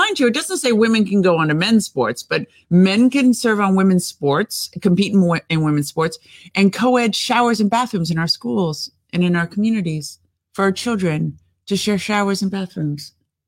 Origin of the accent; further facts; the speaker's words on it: Beverly Hills, California, United States; growing up, I grew up in Beverly Hills, but everybody stole.